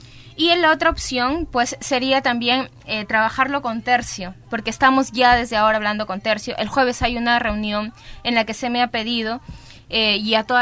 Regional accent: Cajamarca, Peru; yo vengo de Cajamarca y también vengo de un grupo vulnerable que es de Santa Cruz.

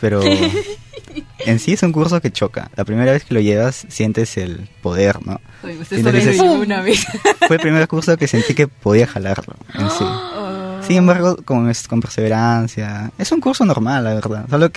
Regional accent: Chimbote, Ancash, Peru; Bueno, soy de Chimbote, en la provincia de Santa.

